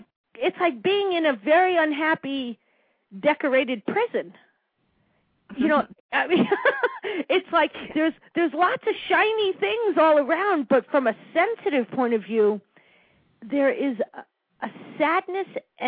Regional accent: Connecticut, United States; I grew up in this side of the country, we have Fairfield County.

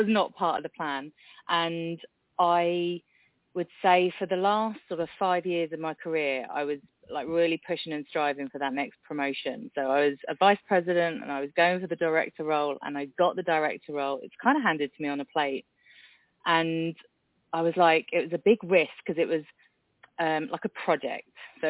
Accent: England, United Kingdom; now in Dover, United Kingdom; And so I'm in the southeast of England in a small town, closest point to France, actually, called Dover.

